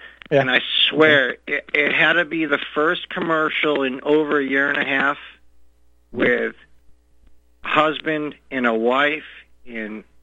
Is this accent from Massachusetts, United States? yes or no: yes; Boston, Massachusetts, United States; I'm from Boston, and I never watch television unless it's sports.